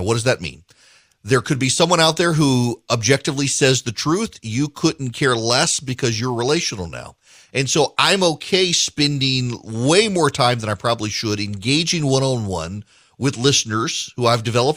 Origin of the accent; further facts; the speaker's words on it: Dubai, United Arab Emirates; When I was a kid, I grew up in Dubai.